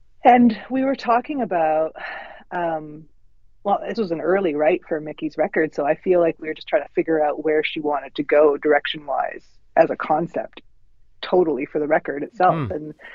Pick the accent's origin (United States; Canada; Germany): Canada; But I grew up in Canada and I didn't grow up singing the American anthem. I grew up singing the Canadian anthem